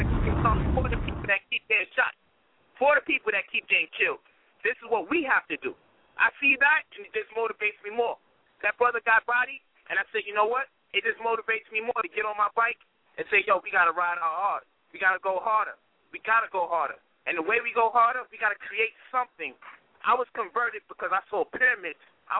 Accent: Brownsville, United States; and still be in the hood and tell you I'm from Brownsville.

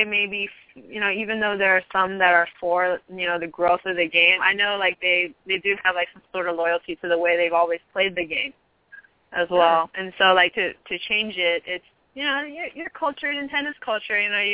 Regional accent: Los Angeles, California, United States; Well, I'm from the San Gabriel Valley in LA.

